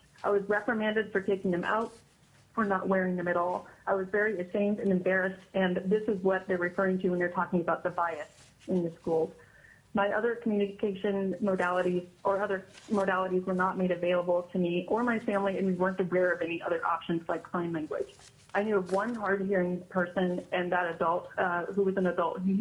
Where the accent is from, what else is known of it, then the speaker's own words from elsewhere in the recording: Alaska, United States; It happened to me as a child growing up in Alaska in the 80s and 90s